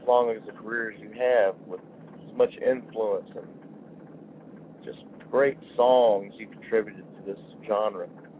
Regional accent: Houston, Texas, United States; now in Missouri, United States; I live in Missouri now, but I'm from Houston, Texas. That's where I was raised.

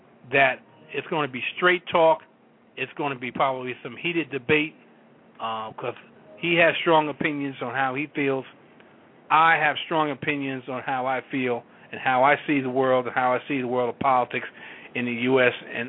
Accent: New Jersey, United States; I'm from Central Jersey. We have different perspectives from different regions of state and states.

